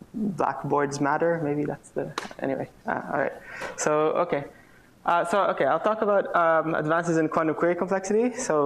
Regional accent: Waterloo, Ontario, Canada; now in Cambridge, United States; So I grew up in Waterloo, so I sort of know this town pretty well

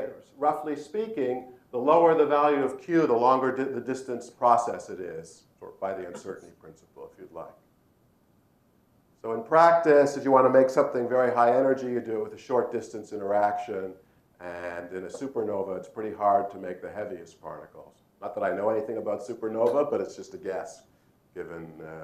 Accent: Toronto, Ontario, Canada; I grew up in Toronto.

